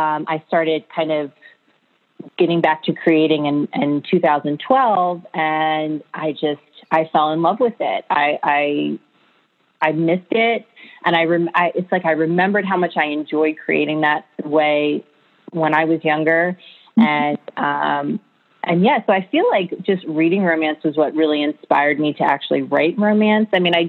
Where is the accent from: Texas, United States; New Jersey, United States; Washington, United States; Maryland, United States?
Maryland, United States; Baltimore; I grew up in Baltimore. I still live in Baltimore. I've always lived on the East Coast. I've lived in other states, but Maryland is my home.